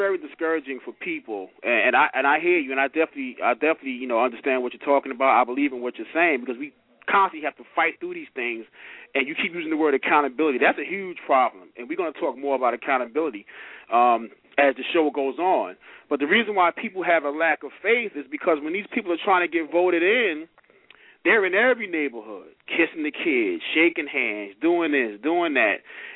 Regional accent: New York, United States; This new kid coming up in New York. I'm from New York.

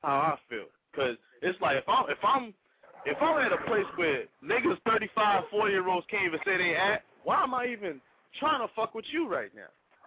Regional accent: Brooklyn, New York, United States; I'm from Brooklyn.

